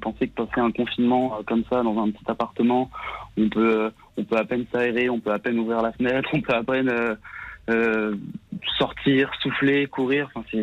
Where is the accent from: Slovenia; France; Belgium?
France; Paris, Île-de-France; moi ça me gêne beaucoup parce que je suis parisien, je suis très modeste.